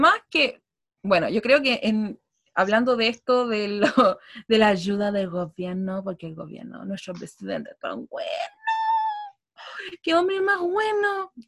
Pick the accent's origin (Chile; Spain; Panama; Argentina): Chile; y somos todos los chilenos que estamos en la misma